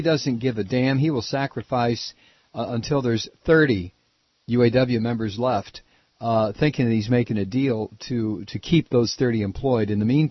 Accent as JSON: {"language": "English", "town": "Toledo", "region": "Ohio", "country": "United States", "tie": "born or raised there", "said": "You know, I grew up in Toledo, Ohio, which was nothing more than a feeder city for Detroit"}